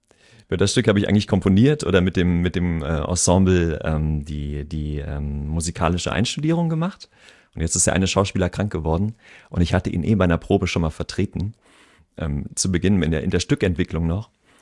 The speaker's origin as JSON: {"language": "German", "town": "Koblenz", "region": "Rhineland-Palatinate", "country": "Germany", "moved": "yes", "lives_now": "Bremen, Germany", "said": "Seit 2005. Ich komme ursprünglich vom Rhein, aus Koblenz."}